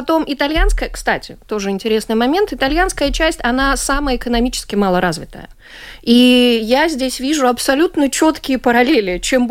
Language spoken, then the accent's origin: Russian; Latvia; moved away as an adult; когда я из Латвии, которая относительно недавно стала независимой, уехала учиться в Москву.